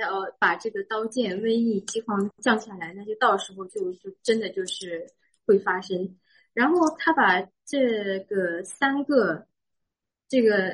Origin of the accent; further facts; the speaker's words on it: China; 就好像我们中国人那个放那个烟火